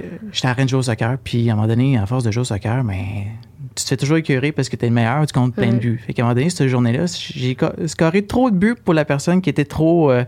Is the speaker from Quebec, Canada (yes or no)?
yes; Quebec, Canada; born there; moi, je suis né en Gaspésie, tout simplement.